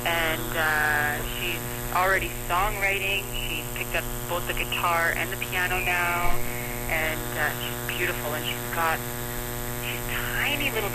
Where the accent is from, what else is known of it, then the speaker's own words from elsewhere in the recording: Matachewan First Nation, Ontario, Canada; now in Thunder Bay, Canada; I'm originally from Matachewan First Nations, which is on the other side of the province, which is about a 10-hour drive from here.